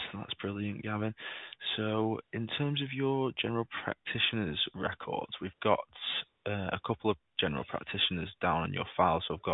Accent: Warrington, North West England, United Kingdom; I'm from Warrington myself, so

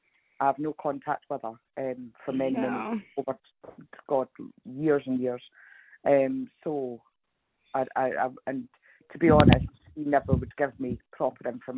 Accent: Scotland, United Kingdom; born there; on my birth certificate, I was born in Scotland, it says. I was born at the Vale of Leven Hospital.

